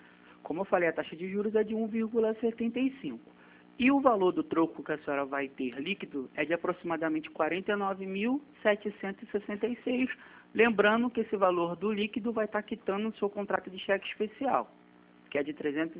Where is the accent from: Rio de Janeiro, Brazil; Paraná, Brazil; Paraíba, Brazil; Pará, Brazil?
Rio de Janeiro, Brazil; Nova Iguaçu; sou de Nova Iguaçu